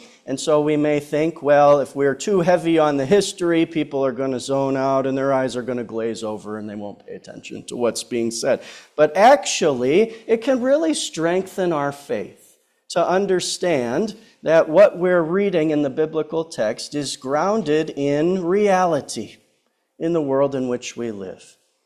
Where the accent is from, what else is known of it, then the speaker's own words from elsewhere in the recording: Wisconsin, United States; born there; And I was born near the Lake Geneva area, so lots of connections to this area.